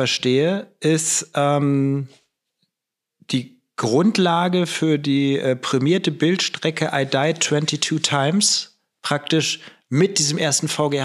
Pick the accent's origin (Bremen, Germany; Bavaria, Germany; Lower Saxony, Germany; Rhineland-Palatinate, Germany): Lower Saxony, Germany